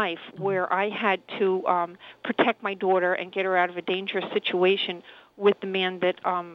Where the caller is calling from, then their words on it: Queens, New York, United States; I'm calling from Queens.